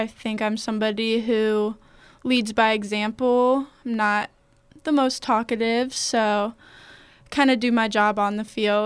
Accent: Columbus, Ohio, United States; I'm from Columbus.

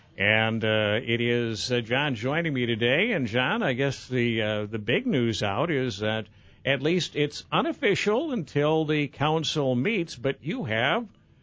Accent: Decorah, Iowa, United States; I grew up in Decorah. Decorah Decorah felt like home when I lived there, but that's a long time ago.

